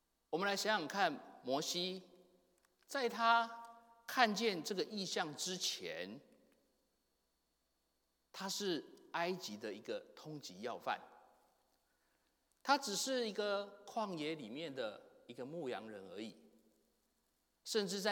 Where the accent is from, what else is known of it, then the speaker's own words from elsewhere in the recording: Taiwan; moved away as an adult; now in United States; 各位弟兄姐妹可能知道我是从台湾来的，我在台湾读神学院的时候